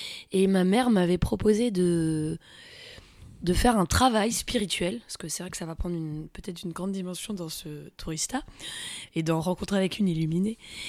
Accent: Île-de-France, France; J'ai grandi vers Melun, Fontainebleau, dans la forêt.

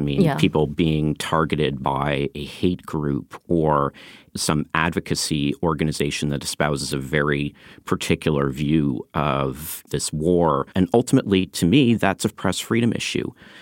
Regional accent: Canada; I'm a Canadian. I've lived in Canada.

